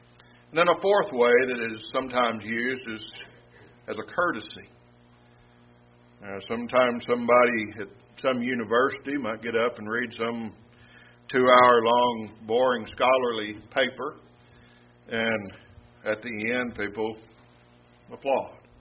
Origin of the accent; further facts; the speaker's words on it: Cisco, Texas, United States; Thursday night, my hometown Cisco Lobos were playing here in Brownwood.